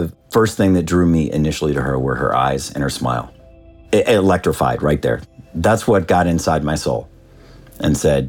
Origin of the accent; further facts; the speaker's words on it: Newburgh, Indiana, United States; I am from Newburg, Indiana, originally